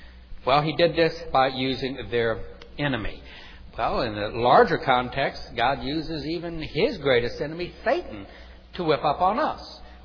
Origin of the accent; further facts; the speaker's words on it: New Orleans, Louisiana, United States; also born or lived in Dallas; I lived in Dallas. They call that Big D. I'm from New Orleans. They call that the Crescent City.